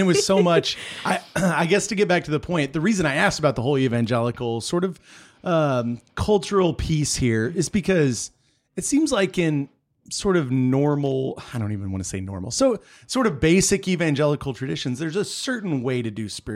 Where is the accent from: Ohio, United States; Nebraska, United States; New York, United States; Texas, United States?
Texas, United States; so I'm from Texas, right? Mm-hmm. And it's the Bible Belt. And right. like everybody like believes in God